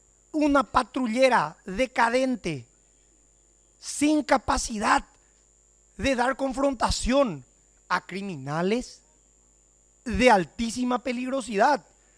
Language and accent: Spanish; Alto Paraná, Paraguay; Repito una vez más, yo que vengo del Alto Paraná, la dinámica en cuanto a la inseguridad en la frontera es completamente distinta